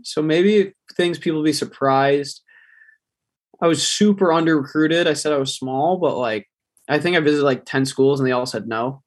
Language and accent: English; Rochester, New York, United States; Growing up in God's country. It's the best place ever.